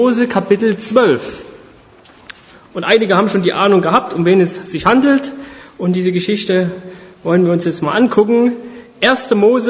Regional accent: Saxony, Germany; Und ich bin gebürtiger Erzgebirgler, komme aus Sachsen, wohne aber seit 2011 in den alten Bundesländern.

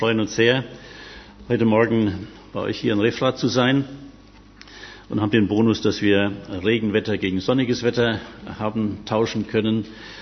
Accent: Dillenburg, Hesse, Germany; Wir kommen ja aus Dillenburg und nebenan liegen die Kleinstädtchen Haige und Herborn.

